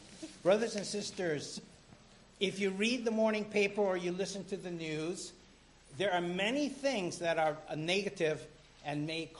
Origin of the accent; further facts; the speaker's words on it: Hawaii, United States; Growing up in Hawaii, my dad taught us to respect the Pacific Ocean.